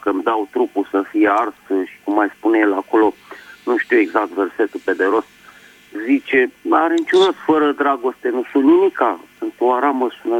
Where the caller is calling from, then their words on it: Bucharest, Romania; din București.